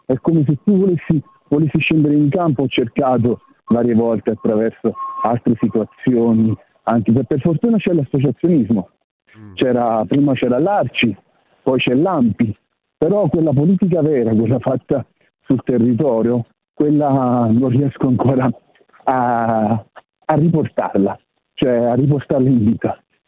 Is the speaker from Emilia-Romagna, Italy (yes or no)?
no; Torre Annunziata, Campania, Italy; Sono di Torre Annunziata, originario della Annunziata, poi intanto ho studiato qua a Milano, in provincia di Napoli.